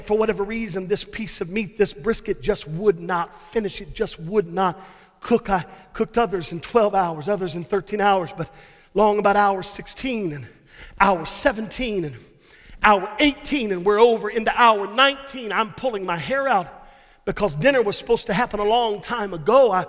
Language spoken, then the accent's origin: English; Texas, United States; now in Georgia, United States; I'm from Texas. I can't get good brisket in Georgia.